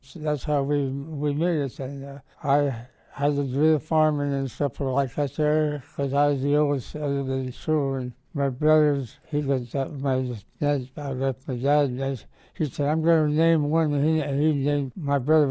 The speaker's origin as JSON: {"language": "English", "town": "Lebanon", "region": "Pennsylvania", "country": "United States", "tie": "born or raised there", "also_born_or_lived": "Annville", "said": "Well, I was born in Annville, Pennsylvania, and from there we had moved down to Lebanon"}